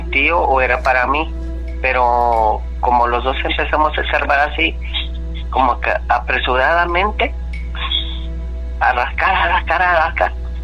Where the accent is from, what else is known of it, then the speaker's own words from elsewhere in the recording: Veracruz, Mexico; yo soy originario de Veracruz.